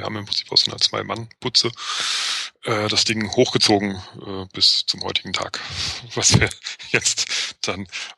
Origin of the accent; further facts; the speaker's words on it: Frankfurt, Hesse, Germany; Nee, bin ich nicht. Ich komme aus Frankfurt.